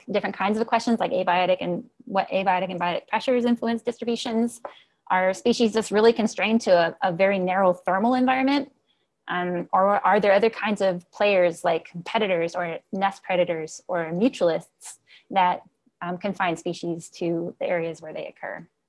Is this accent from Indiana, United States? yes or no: yes; Evansville, Indiana, United States; I am American. I grew up in Southern Indiana. We're called Hoosiers. Don't ask me why we're called Hoosiers. That's just what we are. This is my home place is in Evansville. I grew up in Evansville, Indiana.